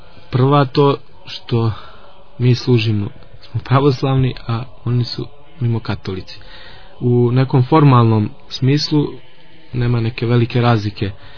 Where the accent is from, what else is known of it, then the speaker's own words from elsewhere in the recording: Montenegro; kod nas u Crnoj Gori